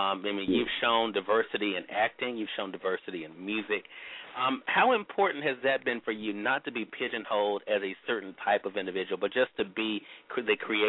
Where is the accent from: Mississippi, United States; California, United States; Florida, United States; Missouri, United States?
Mississippi, United States; recording artist … from my home state of Mississippi.